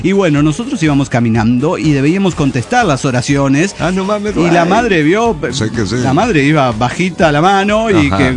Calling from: Saltillo, Coahuila, Mexico; de Saltillo, Coahuila.

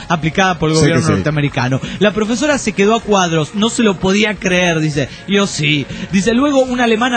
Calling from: Bahía Blanca, Buenos Aires Province, Argentina; de Bahía Blanca, República

